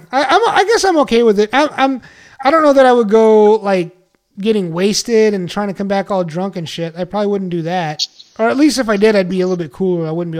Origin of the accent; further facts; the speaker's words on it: McAllen, Texas, United States; So you're probably in McAllen. Mm-hmm. That was my hometown.